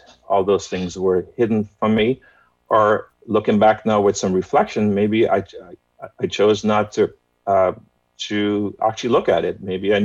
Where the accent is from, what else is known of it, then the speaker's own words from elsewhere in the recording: Guyana; So my experience, I was born and raised in Guyana. Guyana is a small country in South America, on the tip of South America.